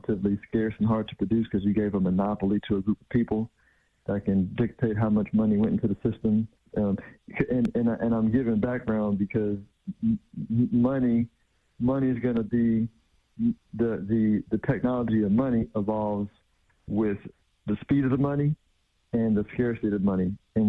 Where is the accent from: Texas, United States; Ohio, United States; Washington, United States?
Texas, United States; Houston; now in Dallas, United States; Born and raised in Houston, Texas, went to school at UT San Antonio, lived there and worked there for a bit, and we made our way to Dallas, almost 15 years ago, and this is home now.